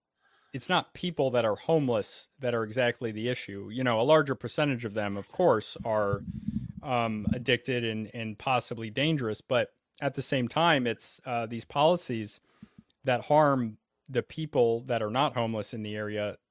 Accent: East Coast, United States; now in Seattle, United States; Like I'm from the East Coast, man.

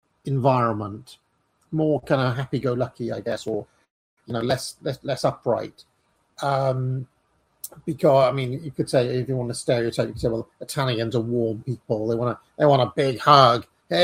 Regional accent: Wales, United Kingdom; growing up in Wales, the Welsh, I think, are quite warm people as well.

